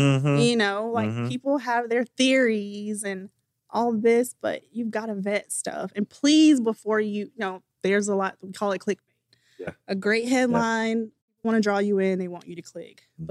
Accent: Sherrill, South Carolina, United States; Like, again, I'm from Sherrill, South Carolina.

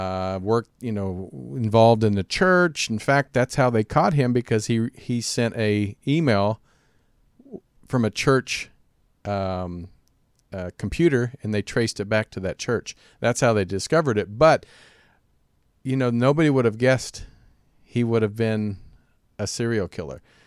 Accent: Kansas, United States; Yeah, I don't know if you remember I'm from Kansas. I grew up in a small town, but I went to college in Wichita, Kansas

